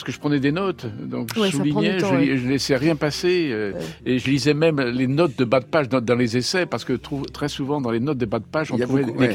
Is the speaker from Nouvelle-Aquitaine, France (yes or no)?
no; Lyon, Auvergne-Rhône-Alpes, France; les amours de, un peu contrariés dans ma ville natale, Lyon.